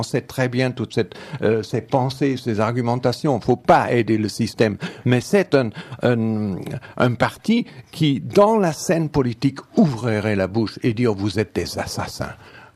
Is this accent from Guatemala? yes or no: no; Germany; Je peux le dire, je suis allemand, alors c'est vrai.